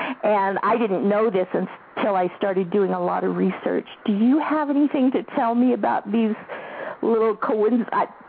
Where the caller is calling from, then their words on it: Colorado, United States; I'm calling from Colorado.